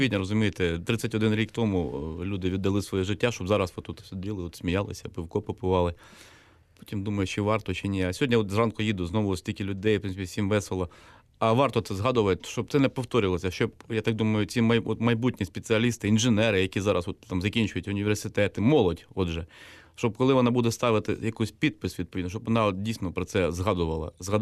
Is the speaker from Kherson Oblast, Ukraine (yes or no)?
no; Zaporizhzhia, Zaporizhzhia Oblast, Ukraine; Я ж сам з Запоріжжя, пам'ятаю, як поливали дороги тоді в цей день